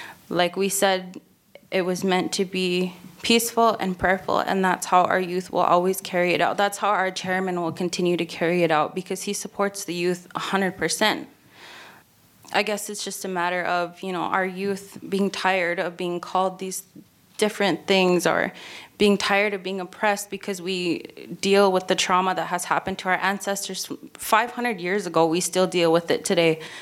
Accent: Standing Rock, North Dakota, United States; by the way. I'm from Standing Rock, and I grew up there all my life. I currently live there.

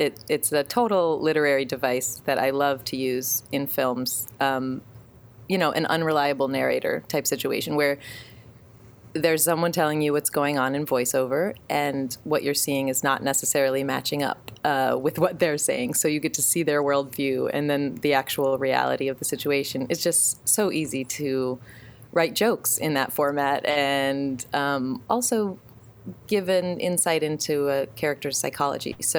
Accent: Fargo, North Dakota, United States; And so I grew up in Fargo, but to a mother who was, you know, English as a second language, grew up in Prague

